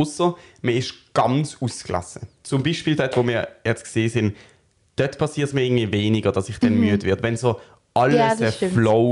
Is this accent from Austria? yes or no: no; Zurich, Switzerland; Nein, ich komme aus Zürich.